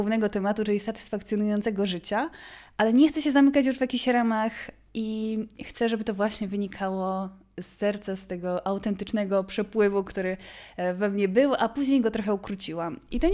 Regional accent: Kraków, Lesser Poland, Poland; a jestem z Krakowa, więc to naprawdę jest długa trasa

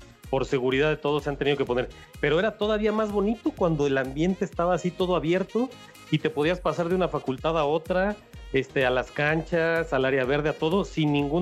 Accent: Mexico City, Mexico; born there; tengo 38 años. Yo nací en la Ciudad de México, al norte de la ciudad.

